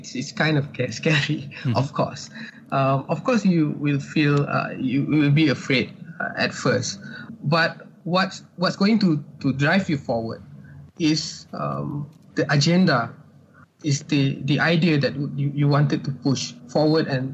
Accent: Balakong, Selangor, Malaysia; I grew up in Balakong, in a middle low income family. My parents are both from Perak, and they moved to KL and then to Balakong, looking for a better opportunity.

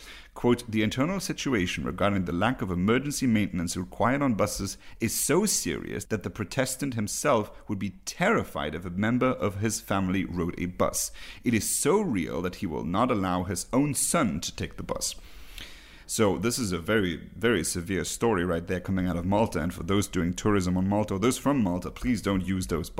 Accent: Luxembourg; some of you may know that I'm from Luxembourg, where public transport is free of charge

